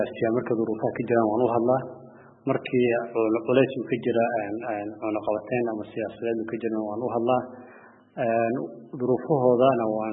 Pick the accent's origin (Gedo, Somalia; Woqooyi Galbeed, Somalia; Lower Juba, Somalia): Lower Juba, Somalia; Kismayo; Jubbaland waxaan ka soo jeedaa Kismaayo